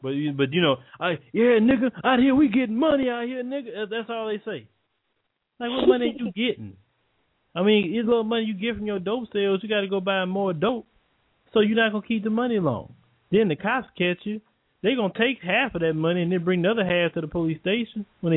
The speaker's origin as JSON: {"language": "English", "town": "Port Arthur", "region": "Texas", "country": "United States", "said": "Like, I'm from Port Arthur. You know what I'm saying? You know … from Port Arthur? I'm from there."}